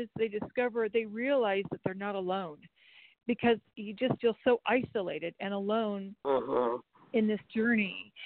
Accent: California, United States; I'm not from Santa Cruz, I'm from Central California, but that's where we met.

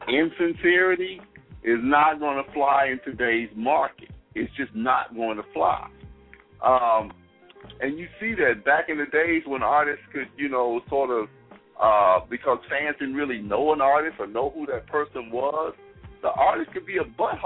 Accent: Mississippi, United States; I'm from Mississippi. I know some of you on the line are from Mississippi.

